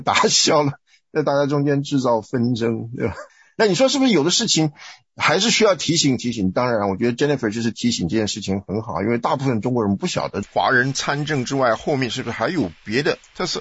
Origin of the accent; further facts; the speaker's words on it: Taiwan; 我们从台湾来的人非常普遍的情况